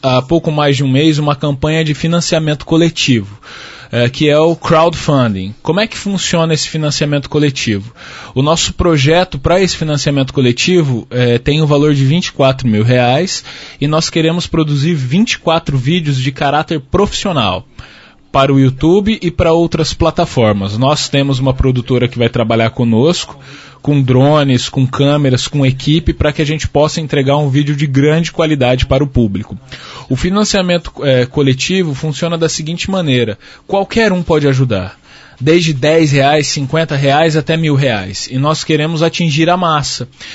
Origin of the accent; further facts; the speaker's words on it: Maringá, Paraná, Brazil; born there; Eu nasci na Vila Morangueirinha.